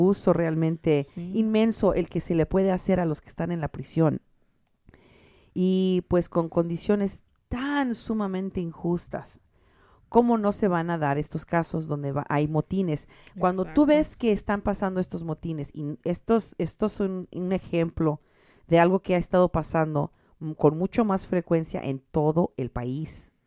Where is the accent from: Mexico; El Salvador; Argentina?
Mexico; soy una mexicana que anda cruzando fronteras, ¿no?